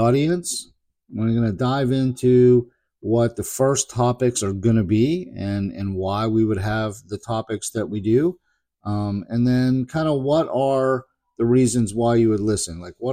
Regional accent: Pittsburgh, Pennsylvania, United States; I grew up in Pittsburgh, spent 22 years in emergency medicine as a paramedic

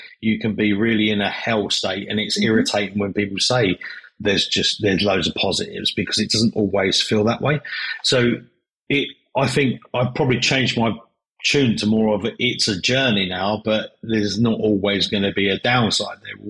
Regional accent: United Kingdom; Yeah, we are British and very cynical.

